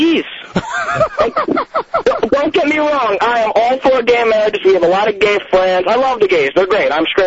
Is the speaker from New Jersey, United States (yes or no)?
yes; New Jersey, United States; I'm from New Jersey, and I was thinking, you'd think New Jersey would be the first, state to legalize gay marriages